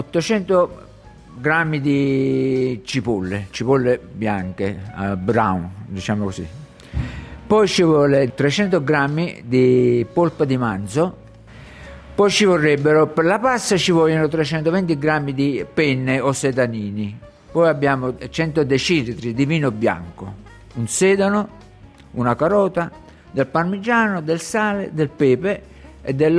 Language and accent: Italian; Capri, Campania, Italy; now in Australia; Da Capri.